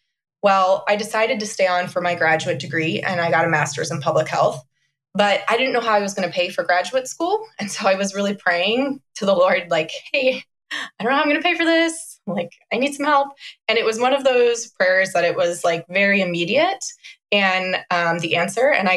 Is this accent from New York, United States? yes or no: no; Illinois, United States; I grew up in a Christian home, and I grew up in a really great church. I'm from Chicagoland. My parents still attend that church.